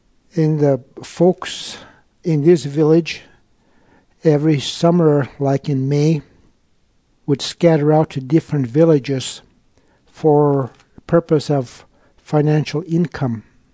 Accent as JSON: {"language": "English", "town": "Igiugig", "region": "Alaska", "country": "United States", "tie": "born there", "said": "It's 280 miles from Anchorage. And it was here that I was physically born. In fact, I must say I was born in Igigik two times. My mom and dad were also a fisherman, and we lived in a village called Kanadik."}